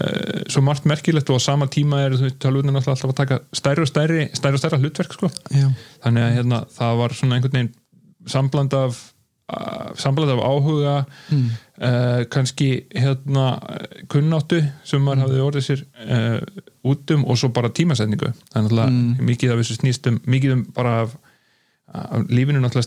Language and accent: Icelandic; Hvanneyri, Western Region, Iceland; upp í Borgarfirði og var þar hérna fyrst í sem sagt, grunnskóla á Hvanneyri